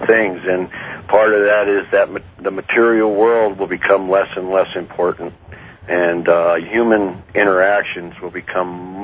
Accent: Albuquerque, New Mexico, United States; I'm from Albuquerque.

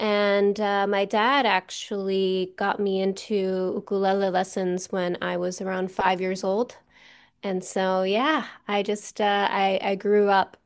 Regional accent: Hawaii, United States; So I was born and raised here in Hawaii, but I am part Samoan from my mother's side and part Caucasian from my dad's side, who's from Arizona.

